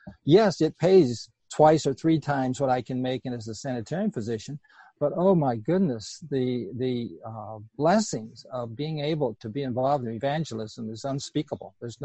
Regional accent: Virginia, United States; after I left Loma Linda, come back to my home state of Virginia

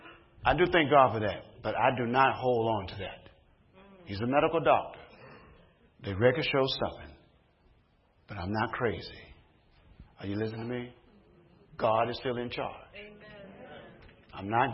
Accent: Chicago, Illinois, United States; when I was growing up in Chicago, we used to get in mud fights.

